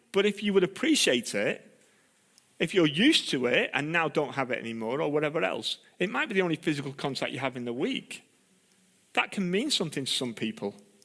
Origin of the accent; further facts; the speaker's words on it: United Kingdom; We're British, and, you know, a handshake is all right, and some don't even want that.